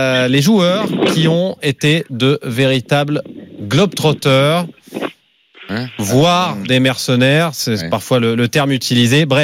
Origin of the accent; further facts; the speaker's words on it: Arles, Provence-Alpes-Côte d'Azur, France; born there; je suis né à Arles en 1981, j'ai 38 ans.